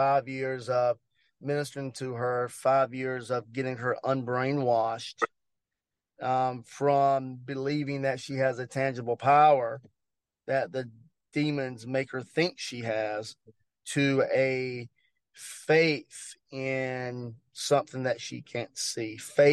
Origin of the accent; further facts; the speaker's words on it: Georgia, United States; I was born and raised in Georgia, and it's what we call that Southern hospitality.